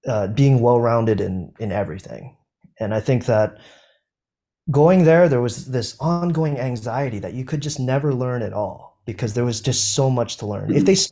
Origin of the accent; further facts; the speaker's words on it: Hawaii, United States; when I grew up on Oahu, like Lanikai. My mother and my stepfather actually lived in this townhouse in Lanikai. So I spent maybe a first couple years of my life maybe